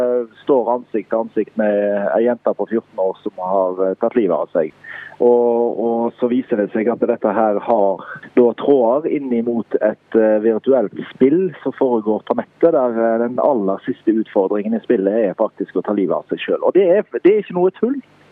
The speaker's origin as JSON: {"language": "Norwegian", "town": "Haugesund", "region": "Rogaland", "country": "Norway", "tie": "born or raised there", "said": "Fremdeles i Haugesund, for jeg liker å skrive fra hjembyen min"}